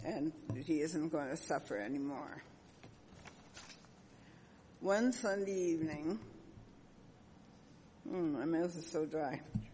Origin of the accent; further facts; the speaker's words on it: Ottawa, Ontario, Canada; born there; I was born in Ottawa to wonderful parents who also had 8 other children.